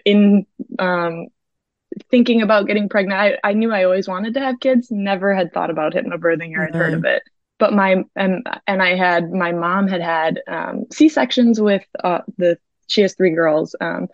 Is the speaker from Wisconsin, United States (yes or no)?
yes; Wisconsin, United States; also born or lived in New York / Oregon / Tennessee; now in North Carolina, United States; I'm from Wisconsin originally, but I married into the Army, so I've moved around a couple times. So I lived in upstate New York, Oregon, most recently in Tennessee, but now we're in North Carolina.